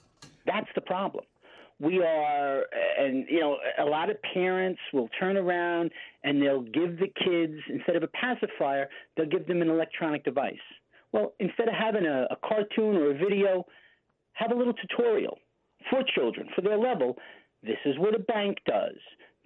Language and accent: English; New York, United States; Listen, go slow. I'm from New York, you know, so just take it easy on me.